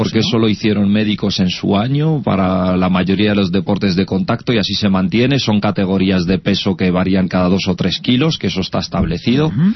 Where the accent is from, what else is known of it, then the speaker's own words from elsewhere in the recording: Madrid, Community of Madrid, Spain; born there; Yo soy nacido en Madrid